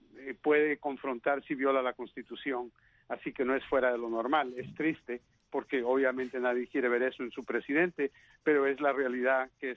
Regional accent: United States; Lo que tenemos que hacer como americanos y patriotas que deberíamos de ser es dejar que el proceso pase

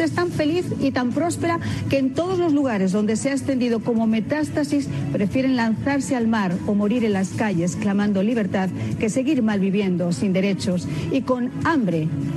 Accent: Spain; de la que yo como ser humano y como española me avergüenzo.

